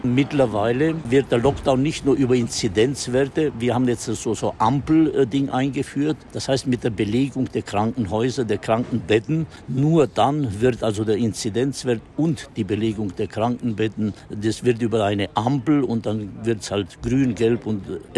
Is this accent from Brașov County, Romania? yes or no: yes; Brașov, Brașov County, Romania; now in Nuremberg, Germany; ich ja selber Siebenbürger Sachse bin und es ist für mich durch das, dass ich ja in den Stadtrat nach Nürnberg reinkomme, dass meine Heimatstadt praktisch eine Partnerstadt von Nürnberg wird